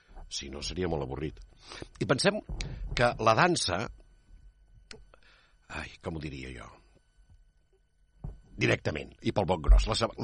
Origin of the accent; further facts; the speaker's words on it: Granollers, Catalonia, Spain; Jo tinc un bon amic, jo sóc de Granollers, i tinc un bon amic que dirigeix una coral.